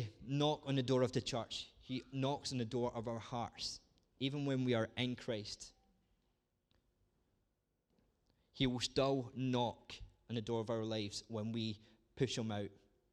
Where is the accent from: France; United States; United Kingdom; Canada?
United Kingdom; Scotland; I'm a Scot